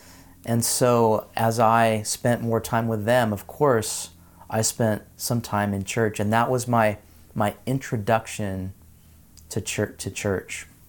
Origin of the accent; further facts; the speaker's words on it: Santa Barbara, California, United States; Now, I was raised in Santa Barbara by an agnostic Jewish father and an atheist mother without any religious creed or affiliation.